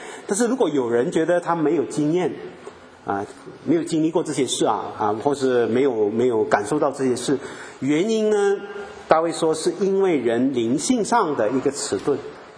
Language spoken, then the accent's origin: Chinese; Malaysia; 我们亚洲的我马来西亚人就有这种毛病啊，我就发现我回去很不习惯